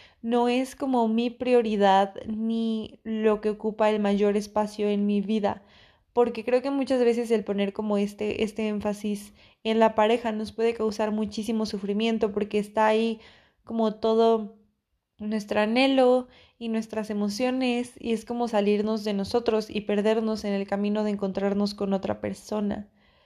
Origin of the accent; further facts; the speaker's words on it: Mexico City, Mexico; yo soy de México y creo que esta parte como Al menos puedo hablar de Occidente o lo que yo en mi experiencia como mujer creciendo en la Ciudad de México aprendí